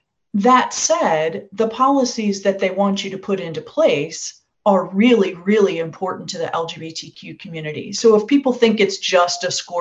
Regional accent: Iowa, United States; born there; moved away as an adult; also born or lived in San Francisco; So I was born in Iowa, and then I moved west for college. And I lived in San Francisco for about 18 years

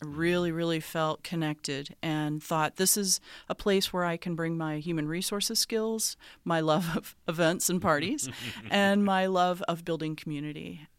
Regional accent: Ames, Iowa, United States; moved away as an adult; I'm originally from Ames, Iowa. I grew up there and went to high school there.

